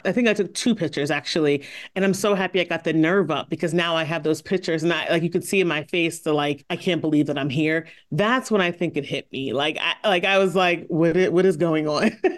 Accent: Philadelphia, Pennsylvania, United States; If people got to know me, I am very nice. I am from Philly. I will definitely fight.

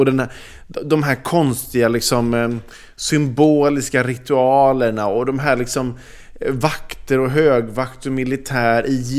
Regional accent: Sweden; Kanske inte så mycket för oss som är svenskar, det här skedde ju ändå i Danmark

